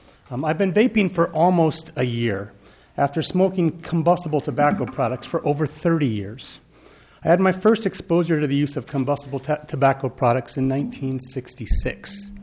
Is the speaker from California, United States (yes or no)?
no; Big Lake, Minnesota, United States; I'm from Big Lake, Minnesota.